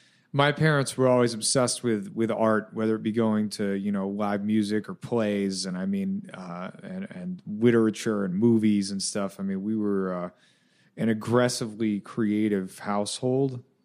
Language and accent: English; Dearborn, Michigan, United States; also born or lived in Ann Arbor / Milwaukee; No, I'm from Michigan. I was born in Ann Arbor, and I was raised in, like, Dearborn, Detroit area, and then kind of moved all over, and then I ended up going to high school in Milwaukee.